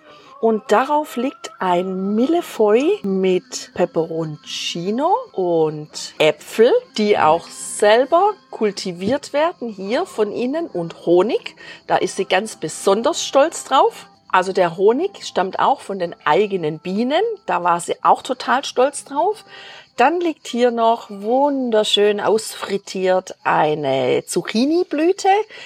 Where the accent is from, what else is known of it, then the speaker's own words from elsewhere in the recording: Germany; auch bei uns zu Hause in Deutschland